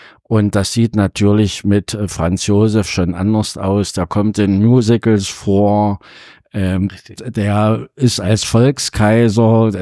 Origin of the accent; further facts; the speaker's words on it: East Germany, Germany; ich bin ein Kind der DDR. Ich wurde 1962 geboren, bin durchgängig durch die Bildung der BOS gegangen.